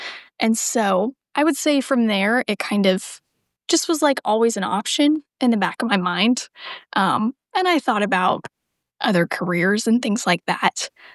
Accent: Sioux Falls, South Dakota, United States; So I'm from Sioux Falls, South Dakota. And I went to Sioux Falls Lutheran, which is the Lutheran school there, and went there all the way through my education.

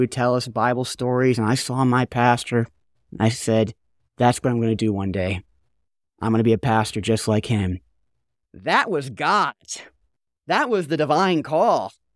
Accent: Buffalo, New York, United States; I grew up in New York, up in Buffalo, Niagara Falls area

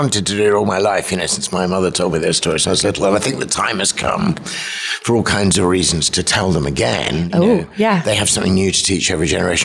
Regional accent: United Kingdom; I'm a Brit. I use the word Brit or British quite carefully. I'm half English, half Scottish. So two of the kingdoms of the United Kingdom I cover both. My mother is Scottish, was Scottish. My father was an Englishman.

